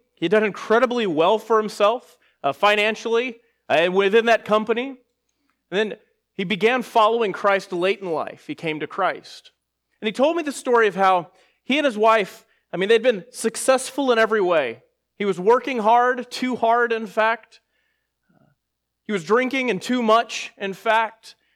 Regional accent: Texas, United States; so you might not have heard that before, that I'm from Texas.

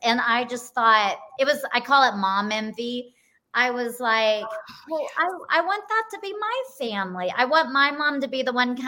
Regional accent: Texas, United States; I'm from Texas. Sweet, sweet Southern Baptist family.

